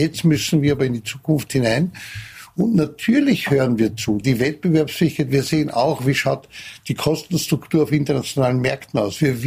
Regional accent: Vienna, Austria; Ich bin Wiener

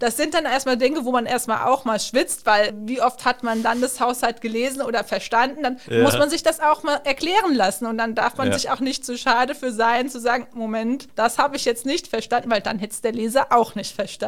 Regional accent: Hesse, Germany; Es ging einfach los vor Ort in meinem Heimatort in Hessen

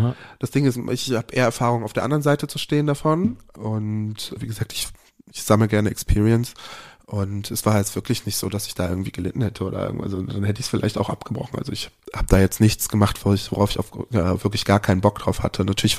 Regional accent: Cologne, North Rhine-Westphalia, Germany; now in Berlin, Germany; Ich komme aus Köln

